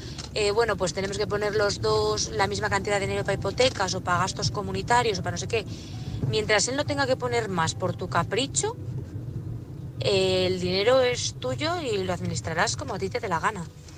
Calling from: Burgos, Castile and León, Spain; desde Burgos.

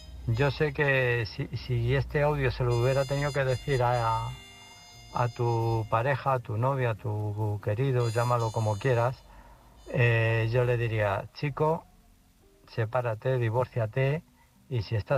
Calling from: Illescas, Castilla-La Mancha, Spain; de Illescas.

